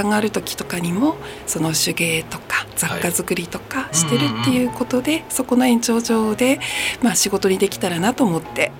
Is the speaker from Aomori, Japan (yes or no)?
yes; Hirosaki, Aomori, Japan; 私は、青森県弘前市が出身なんですけれども